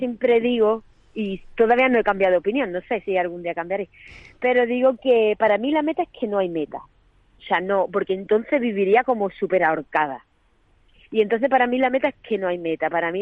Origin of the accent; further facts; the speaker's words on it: Cádiz, Andalusia, Spain; yo soy gaditana, increíblemente gaditana. Pero hay una herramienta que yo creo que es la que me ha dado el haber nacido allí, que es la imaginación.